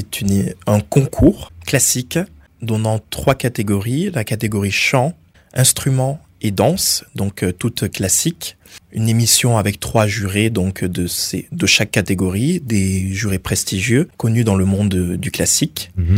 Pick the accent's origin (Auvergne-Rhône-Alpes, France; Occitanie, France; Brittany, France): Occitanie, France; Donc je venais de l'Aveyron